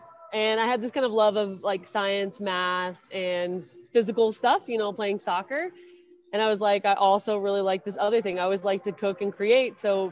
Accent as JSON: {"language": "English", "town": "Aurora", "region": "Colorado", "country": "United States", "tie": "born or raised there", "said": "So I grew up here in Denver, actually south of Denver in Aurora"}